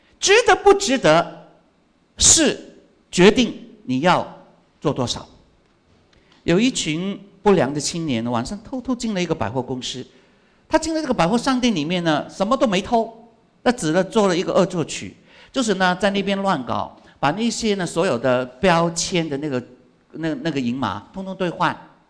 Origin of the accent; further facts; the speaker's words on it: Hong Kong; Chinese is a second language; now in United States; 当初呢从香港来到那个美国的时候